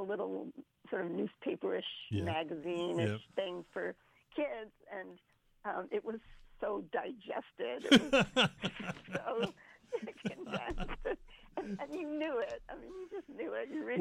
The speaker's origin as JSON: {"language": "English", "town": "Poughkeepsie", "region": "New York", "country": "United States", "tie": "born or raised there", "said": "I grew up in Poughkeepsie, New York, which is a small river city, and it had one main library."}